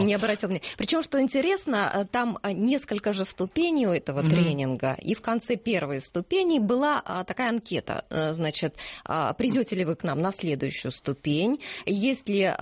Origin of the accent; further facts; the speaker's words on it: Voronezh, Voronezh Oblast, Russia; штаб-квартира в моем родном городе в Воронеже.